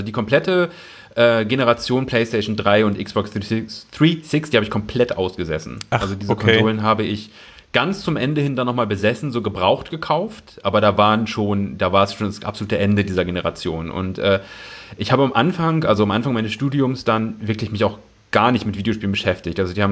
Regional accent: Osnabrück, Lower Saxony, Germany

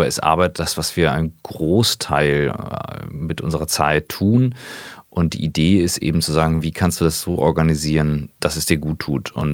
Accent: Kiel, Schleswig-Holstein, Germany; born there; Ich bin gebürtiger Kieler, mittlerweile 38.

